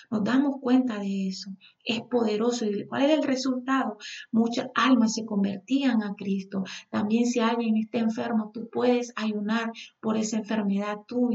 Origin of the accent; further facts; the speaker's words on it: Nicaragua; me ha abierto puertas en mi país, en Nicaragua